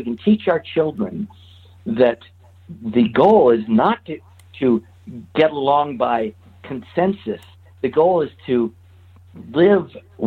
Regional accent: New York, United States; I was raised in the New York area in the 60s, and believe New York was the center of the universe, man.

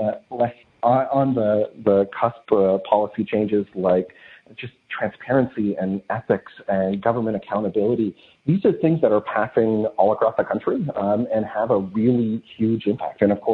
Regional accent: Maine, United States; I'm from Maine myself

